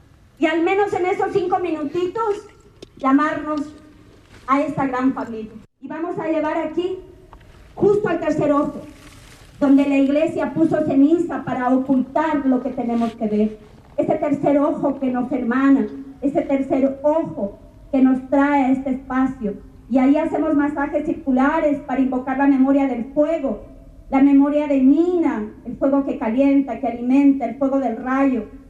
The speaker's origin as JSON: {"language": "Spanish", "country": "Ecuador", "said": "Venimos caminando desde lejos, venimos desde Ecuador"}